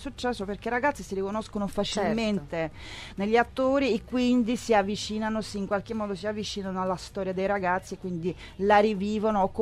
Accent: Moscow, Russia; moved away as an adult; now in Italy; Sì, è vero, sono nata a Mosca, sono cresciuta lì, mi sono formata umanamente e professionalmente lì, però sono ormai 24 quasi anni che io vivo in Italia.

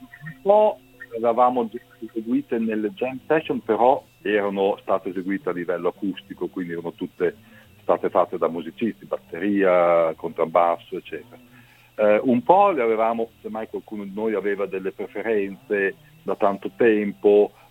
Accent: Emilia-Romagna, Italy; noi siamo Emiliano Romagnoli

